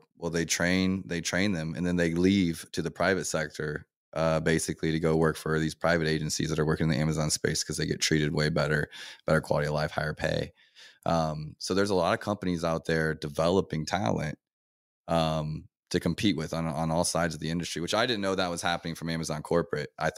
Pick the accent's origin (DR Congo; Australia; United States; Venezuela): DR Congo; I grew up in Africa. I was in Congo.